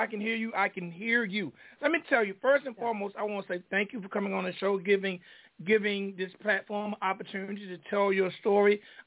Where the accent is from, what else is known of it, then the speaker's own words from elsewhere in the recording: Griffin, Georgia, United States; I am from Griffin, Georgia, which is 30 minutes south of Atlanta.